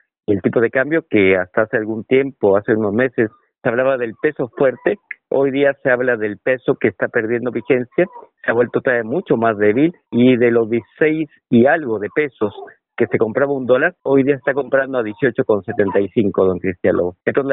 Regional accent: Mexico; now in Chile; yo siendo mexicano

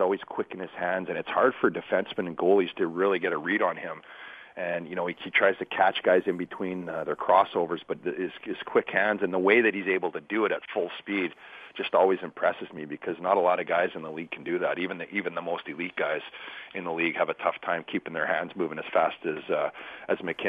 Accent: Red Deer, Alberta, Canada; I grew up in Red Deer, which is now our south of Edmonton

